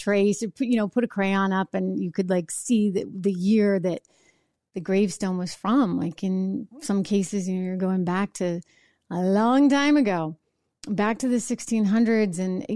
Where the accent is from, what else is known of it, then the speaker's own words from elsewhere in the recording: New Hampshire, United States; And I grew up in New Hampshire, very proud of one of the 13 colonies.